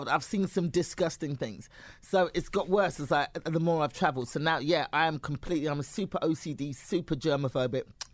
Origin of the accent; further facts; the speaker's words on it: United Kingdom; I'm the British correspondent on there.